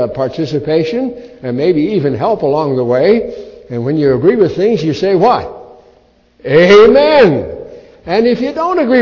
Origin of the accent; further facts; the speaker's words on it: Illinois, United States; And then I want you to know, too, I come from Illinois.